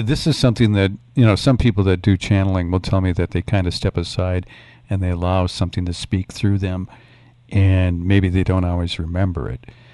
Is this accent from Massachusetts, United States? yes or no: no; Michigan, United States; also born or lived in Mississippi; I used to live in Mississippi. I'm from Upper Michigan, but I moved away and worked in radio for a couple of years down there.